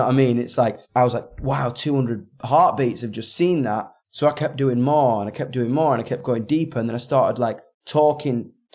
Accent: England, United Kingdom; there's one thing being British, stiff upper lip, son. And there's one thing being from the north of England, which is kind of like three times that.

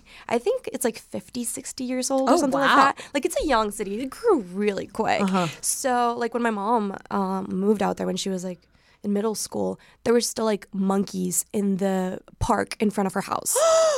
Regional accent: Cancun, Quintana Roo, Mexico; So, I'm originally from Cancun, Mexico.

